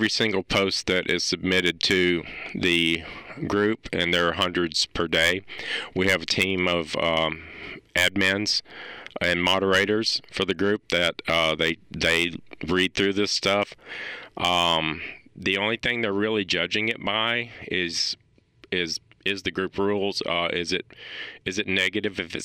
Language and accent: English; Nashville, Tennessee, United States; now in Cookeville, United States; So I moved to Cookville, Tennessee from Nashville, which is my hometown, 10 years ago this year, actually.